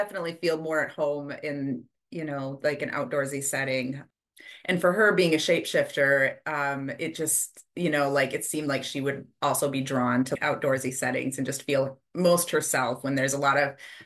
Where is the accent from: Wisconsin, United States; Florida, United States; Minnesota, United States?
Minnesota, United States; Pequot Lakes; also born or lived in Bemidji; now in Duluth, United States; I grew up in Pequot Lakes, just north of Brainerd. And then I've lived in Bemidji. Now I'm over kind of in the Duluth area